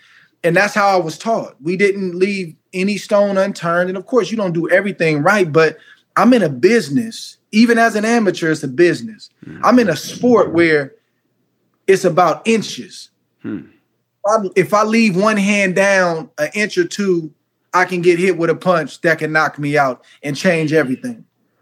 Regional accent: California, United States; And I'm from California, so I'm trying to figure it out.

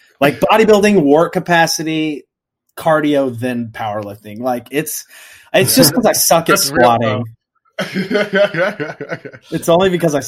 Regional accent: Midwest, United States; I'm from the Midwest, man.

